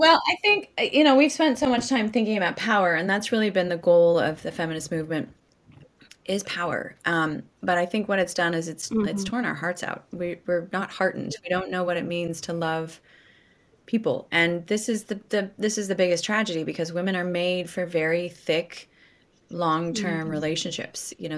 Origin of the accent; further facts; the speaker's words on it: West Coast, United States; also born or lived in Rome, Italy / Poland / France; I lived all over the place. I lived in Rome. I lived in Poland. I lived in France. I grew up on the West Coast, so I was used to traveling back to see my family a lot.